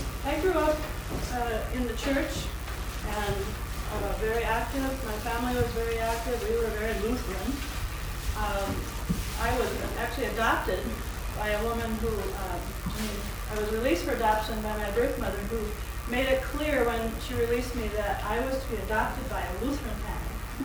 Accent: West Fargo, North Dakota, United States; I'm from West Fargo, North Dakota

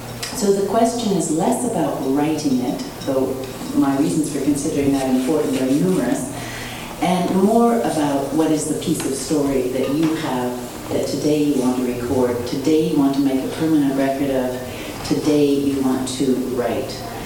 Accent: Seattle, Washington, United States; I was brought up in the Lutheran tradition in Seattle.

